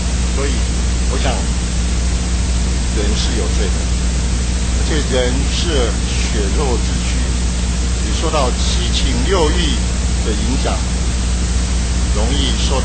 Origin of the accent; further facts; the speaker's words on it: Taiwan; 为什么台湾人喜欢看尸体、看尸块，看到人的悲惨？是不是我们台湾人幸灾乐祸？